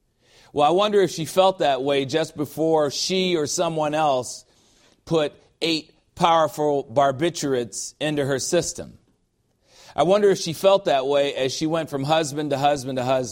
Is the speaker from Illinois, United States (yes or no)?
yes; Chicago, Illinois, United States; In my hometown of Chicago, they have a statue of her.